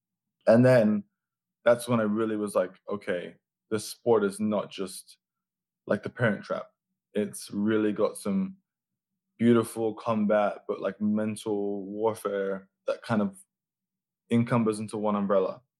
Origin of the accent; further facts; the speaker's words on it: London, United Kingdom; now in United States; I was born in London, born in between Brixton and Ealing Broadway, which is like kind of outside London.